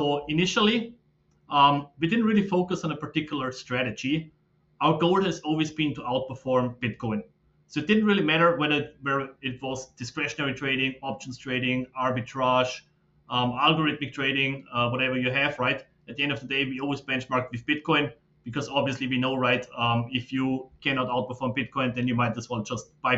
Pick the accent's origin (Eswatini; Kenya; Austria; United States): Austria; I'm originally from Austria and Europe.